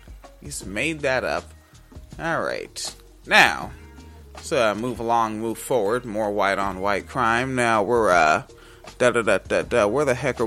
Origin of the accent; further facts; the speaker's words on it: West Coast, United States; Nigga, y'all ain't got bud like that in the UK. I'm from the West Coast, nigga.